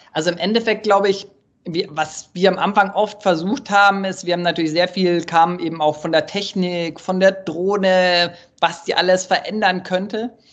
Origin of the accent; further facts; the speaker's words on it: Munich, Bavaria, Germany; Ja, ich komme ursprünglich aus München, man hört es mir irgendwie nicht